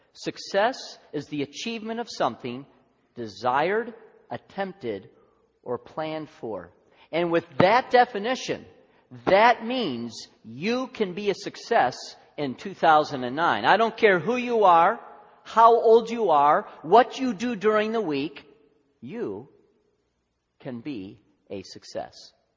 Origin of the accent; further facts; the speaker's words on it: Chicago, Illinois, United States; He gets to our family. Yes, we're from Chicago.